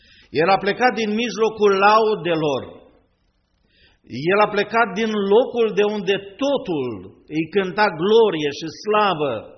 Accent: Hațeg, Hunedoara County, Romania; Și satul unde am copilărit era un sat mic, la Sarmiții și la Hobiță, acolo sunt muntele retezat.

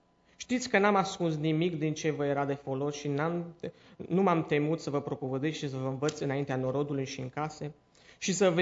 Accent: Cluj-Napoca, Cluj County, Romania; now in Uganda; vin din Cluj-Napoca și sunt misionar în Africa, în Uganda, slujesc de 7 ani de zile acolo

